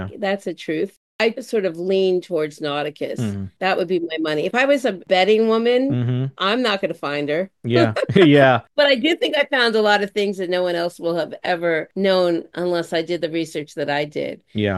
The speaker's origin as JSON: {"language": "English", "region": "New York", "country": "United States", "accent": "New York", "said": "I said that with my New York accent"}